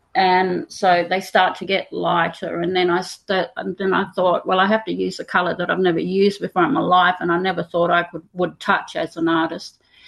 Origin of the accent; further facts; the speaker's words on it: Roebourne, Western Australia, Australia; I'm Indubrundi and I'm from Roebourne in the Pilbara.